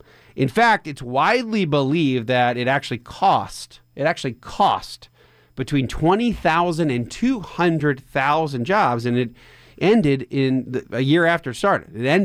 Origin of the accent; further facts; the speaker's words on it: Coatesville, Pennsylvania, United States; in my experience growing up in Coatesville, Pennsylvania, you're really going to see that all over or anywhere there's the steel industry in the United States.